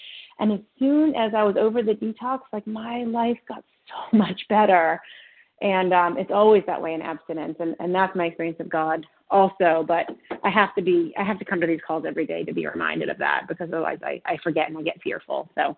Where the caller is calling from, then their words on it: New York, United States; I'm calling from New York.